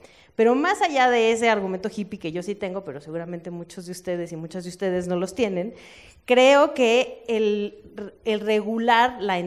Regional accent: Sonora, Mexico; me mueve mucho en principio porque soy de Sonora.

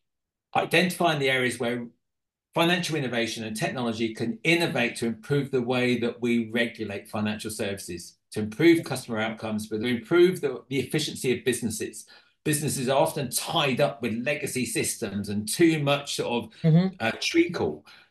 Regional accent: Reading, South East England, United Kingdom; I was born there, so you always stay loyal to where you are from.

